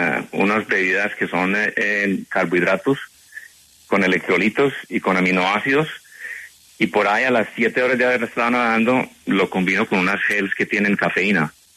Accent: Colombia; now in United States; Fui nadador representando a Colombia en varios campeonatos y vine de Cabo a nadar a Estados Unidos.

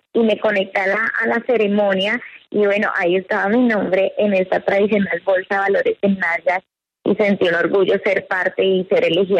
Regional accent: Colombia; como colombiana sé que hay más mujeres colombianas que están haciendo cosas maravillosas

